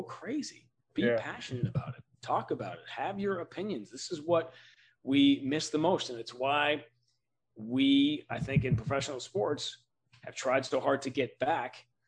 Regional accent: New York, United States; when you're growing up in New York, you kind of have to choose hockey or basketball

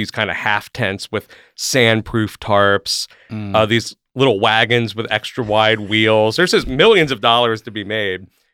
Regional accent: Pennsylvania, United States; Well, I mean, I'm from Central PA, so a lot of us, we go to Ocean City, Maryland.

